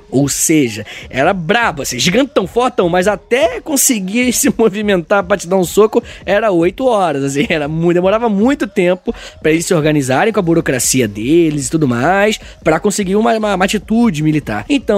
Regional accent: Rio de Janeiro, Brazil; E olha que eu sou do Rio de Janeiro.

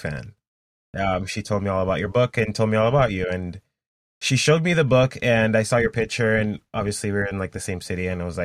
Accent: Jamaica; moved away as an adult; now in United States; So I was born and raised in Jamaica. I moved to the US like about 10 years ago, I want to say, and I was living in Virginia Beach for like 5 years. And then I moved to Maine

